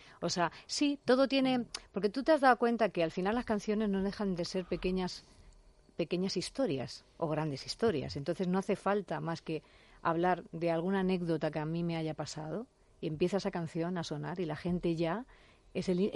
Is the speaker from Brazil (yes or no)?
no; Spain; Soy la única española que ha cantado en Hoy como Ayer